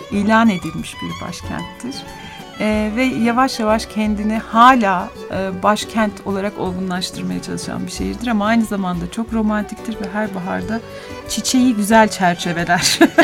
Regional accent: Ankara, Turkey; Biz de Ankaralılar olarak yaşıyoruz.

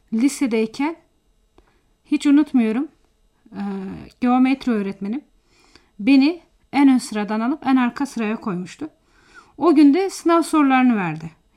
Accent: Yazıhan, Malatya, Turkey; born there; Evet, Malatya Yazıhan ilçesinde dünyaya geldim.

